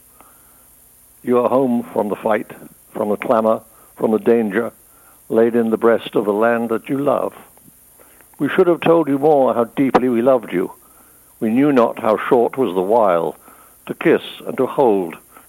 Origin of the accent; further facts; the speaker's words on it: United Kingdom; in as much as we British really have been at war almost all of 100 years.